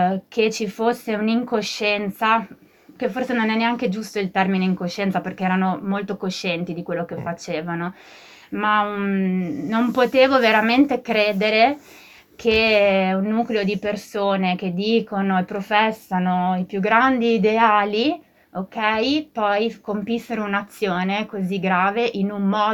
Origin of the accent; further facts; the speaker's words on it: Milan, Lombardy, Italy; born there; now in Tolmezzo, Italy; Io sono nata a Milano e vivo felicemente a Tolmezzo da 20 anni, l'ho scelta, ok?